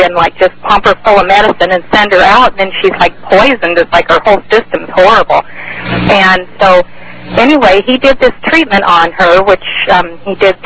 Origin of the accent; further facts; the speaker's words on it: San Diego, California, United States; I'm from San Diego area, mm-hmm.